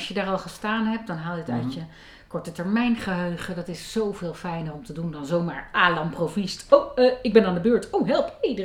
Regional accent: Loosdrecht, North Holland, Netherlands; Ik kom oorspronkelijk uit Loosdrecht.

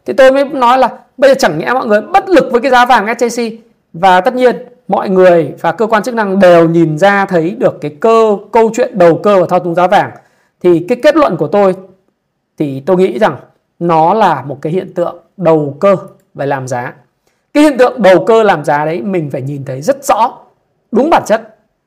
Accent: Ha Long, Quang Ninh, Vietnam; ở thành phố Hạ Long, quê hương của tôi

